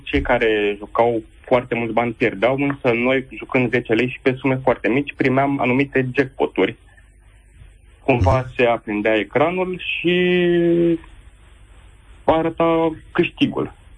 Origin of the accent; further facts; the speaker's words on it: Tulcea, Tulcea County, Romania; now in Bucharest, Romania; Sunt din Tulcea, acum studiez în București.